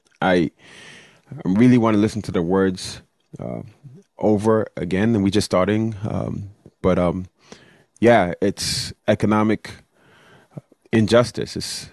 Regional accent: Brooklyn, New York, United States; And I came down here from Brooklyn, New York City, and to Florida.

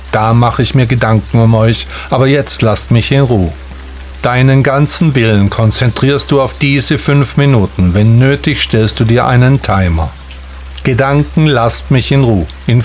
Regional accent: Stuttgart, Baden-Württemberg, Germany; Ich sagte, oh, ich bin auch aus Stuttgart.

